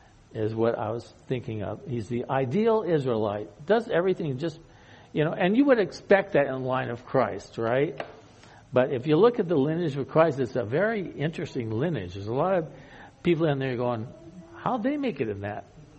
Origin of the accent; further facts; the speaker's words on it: Oregon, United States; as a kid, I grew up in Oregon. And so that's a big deal there in Oregon.